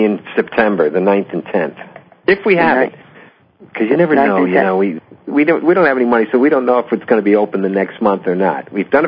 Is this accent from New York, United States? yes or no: yes; Freeport, New York, United States; Well, I grew up all over the place, but on Long Island, Freeport.